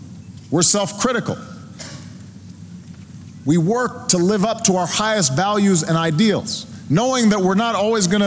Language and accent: English; Chicago, Illinois, United States; My hometown of Chicago was infamous for Al Capone and the mob and organized crime corrupting law enforcement.